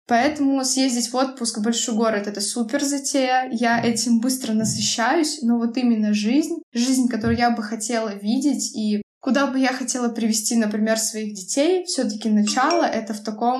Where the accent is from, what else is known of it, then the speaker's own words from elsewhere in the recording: Severodvinsk, Arkhangelsk Oblast, Russia; мой родной город в районе Крайнего Севера, на берегу Белого моря, это действительно мой внутренний мир.